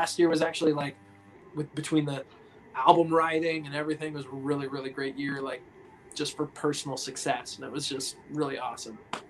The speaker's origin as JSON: {"language": "English", "town": "Santa Cruz", "region": "California", "country": "United States", "tie": "born or raised there", "said": "I've got a cover band here in my hometown, Santa Cruz."}